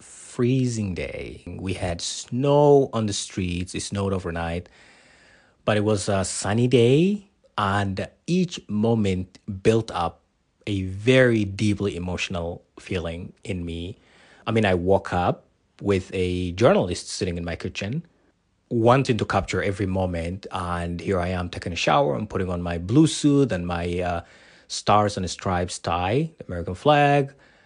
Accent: Somalia; So even though I grew up in Somalia, I didn't have a nationality document. Nothing. No birth certificate, no passport.

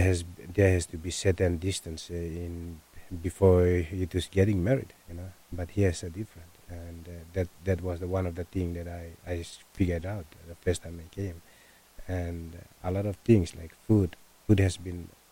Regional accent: Papua New Guinea; wow, so many different types of people live in Papua New Guinea, but we are all from Papua New Guinea.

